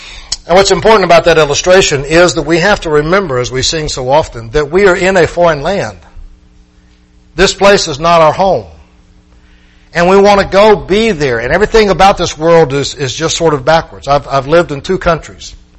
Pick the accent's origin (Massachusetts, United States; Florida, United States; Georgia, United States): Florida, United States; I said, I'm from Florida. I'm a Florida cracker. I was born in Plant.